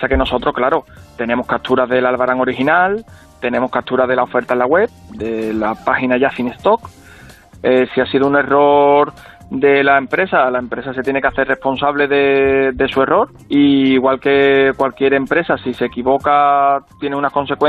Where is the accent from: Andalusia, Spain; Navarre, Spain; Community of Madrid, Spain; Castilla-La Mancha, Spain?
Andalusia, Spain; Seville; Nosotros somos de Sevilla